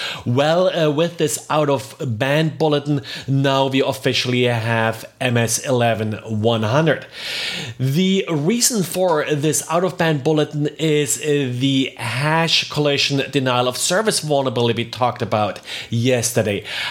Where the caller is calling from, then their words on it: Jacksonville, Florida, United States; I'm recording today from Jacksonville, Florida.